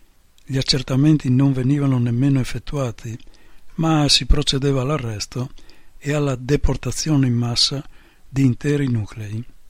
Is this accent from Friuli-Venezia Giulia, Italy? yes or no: yes; Turriaco, Friuli-Venezia Giulia, Italy; Io ho aperto un negozietto di abbigliamento qua a Turiaco, al mio paese. Sono stata sempre qua in silenzio.